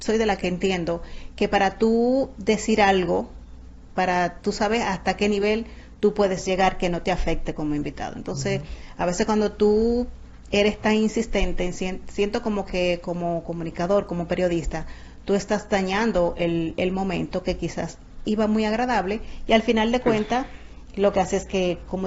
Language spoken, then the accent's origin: Spanish; Salcedo, Hermanas Mirabal, Dominican Republic; yo soy de Salcedo